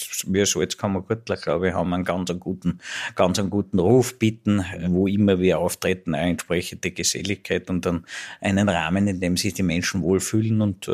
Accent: Styria, Austria; weil ich zwar jetzt der erste Ausseher bin, der gebürtige Ausseher, der Botschafter wurde

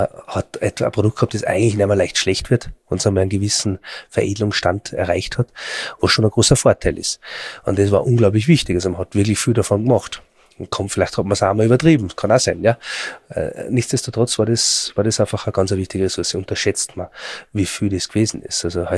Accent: Austria; bei uns in Österreich

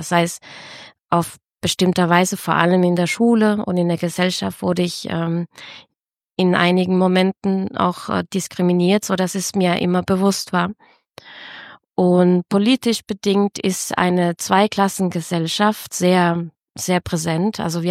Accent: Chile; Ich hatte eine ganz andere Prägung, gesellschaftlich und politisch. Ich komme aus Chile

